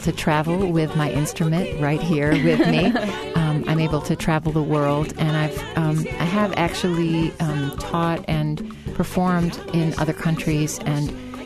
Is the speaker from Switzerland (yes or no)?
yes; Switzerland; born there; English is a second language; I was born in Switzerland and I speak five languages